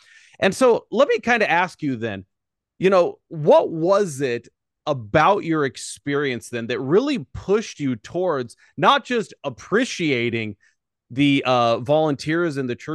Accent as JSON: {"language": "English", "region": "Montana", "country": "United States", "tie": "born or raised there", "said": "Rural America, I grew up in Montana, and my youth leader, he was also a volunteer."}